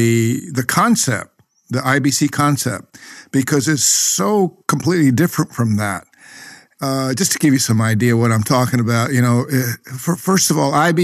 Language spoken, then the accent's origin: English; Texas, United States; I grew up in the Dallas-Fort Worth area, very, very close there to where the big Dallas-Fort Worth airport is.